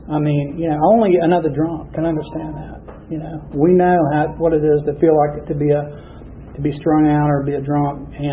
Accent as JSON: {"language": "English", "town": "Marietta", "region": "Georgia", "country": "United States", "tie": "born there", "said": "But to go back to where I'm from, is I was born in Kennesstone Hospital, which is in Marietta."}